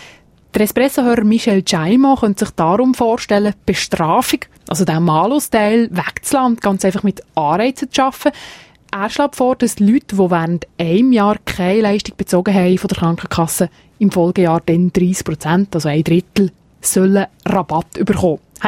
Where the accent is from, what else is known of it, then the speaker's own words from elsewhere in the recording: Switzerland; Also eine Franchise, wie wir sie bei uns in der Schweiz ja schon kennen.